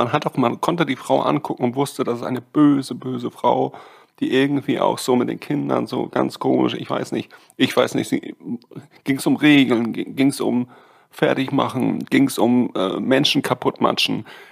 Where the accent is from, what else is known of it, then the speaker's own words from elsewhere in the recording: Halle, Saxony-Anhalt, Germany; also born or lived in Heilbronn / Schwerin; Ich bin 1947 damals in Heilbronn geboren worden, bin dann gleich rüber in die DDR, mit meinen Eltern natürlich, und bin in Halle an der Saale aufgewachsen, haben mehrere Umzüge gehabt, auch nach Schwerin. Hier bin ich jetzt, hier wohne ich auf dem Dreh, Sperlinger Platz.